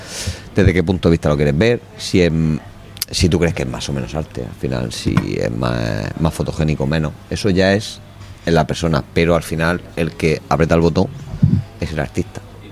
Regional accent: Catalonia, Spain; Yo soy catalán y soy del Barça, muy del Barça.

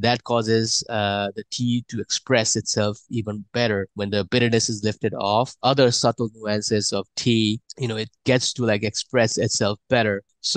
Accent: Nepal; I'm originally from Nepal, if you didn't know.

